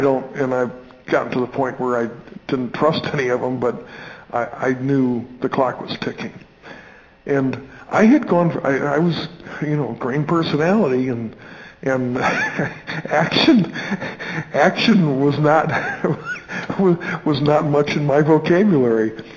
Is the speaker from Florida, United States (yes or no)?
yes; Florida, United States; and you know, we're from Florida. They had never seen snow before.